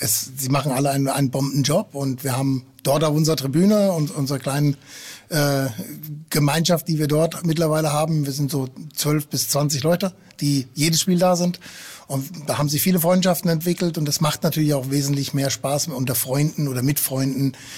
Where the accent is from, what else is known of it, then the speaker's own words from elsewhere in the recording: Frankfurt, Hesse, Germany; also born or lived in East Frisia; now in Hamburg, Germany; tatsächlich komme ich sogar noch höher aus dem Norden. Ich bin gebürtiger Ostfriese, bin aber in Frankfurt am Main aufgewachsen. Ja, die Vereine dort rum, das war nie so meins. Bin 2006 wieder nach Hamburg gezogen.